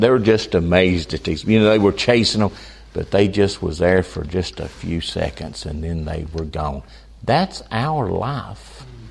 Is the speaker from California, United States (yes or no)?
no; North Carolina, United States; moved away as an adult; now in West Virginia, United States; I'm from North Carolina, and you can probably tell. Some people say I have an accent. I don't know. Lived there 50-something, my whole life.